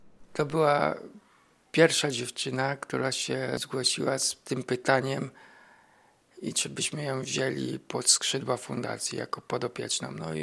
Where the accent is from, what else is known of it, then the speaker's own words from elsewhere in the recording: Łapy, Podlaskie Voivodeship, Poland; Ja z Łapa, ona jest z Poznania